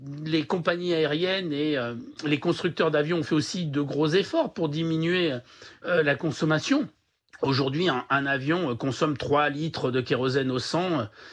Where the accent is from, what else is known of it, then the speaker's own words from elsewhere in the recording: France; lorsque nous sommes Français, à moins de 3 heures de chez nous